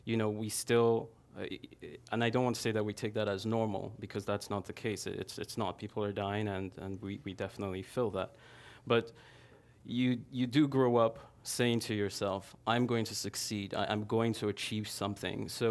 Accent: Nigeria; So I was born and raised in Nigeria.

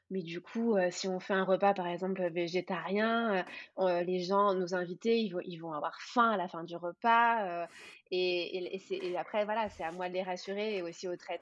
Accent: Aix-en-Provence, Provence-Alpes-Côte d'Azur, France; Ouais, moi je reste très très locale. Je suis née à Aix, je suis toujours à Aix et je suis juste partie 2 ans d'Aix, c'était pour aller à Marseille, donc pas très loin, tu vois.

